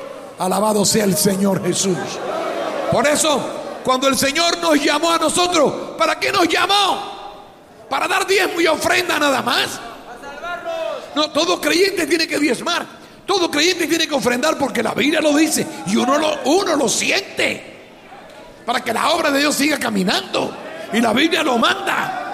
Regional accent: Cuba; now in Peru; Yo vine de Cuba a este país pensando seguir para Australia

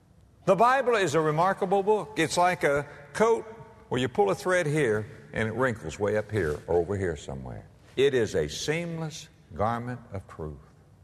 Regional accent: Florida, United States; now in Memphis, United States; From my home state of Florida, perhaps we'd have Carlstone.

